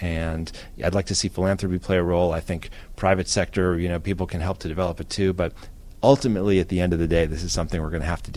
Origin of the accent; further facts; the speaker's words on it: Chicago, Illinois, United States; I grew up in Chicago, and there's places like